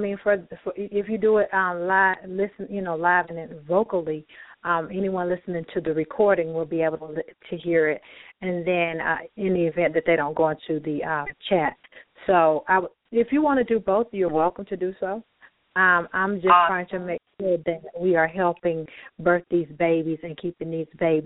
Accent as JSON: {"language": "English", "region": "South Carolina", "country": "United States", "said": "Yes, I'm South Carolina with Georgia mix, so you know it's just in us, you know."}